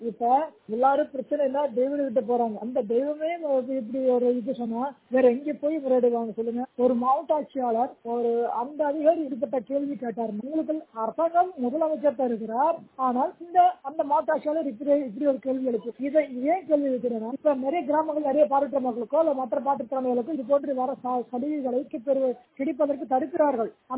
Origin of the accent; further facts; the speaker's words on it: Coimbatore, Tamil Nadu, India; என்னுடைய சொந்த ஊர் கோயம்புத்தூர்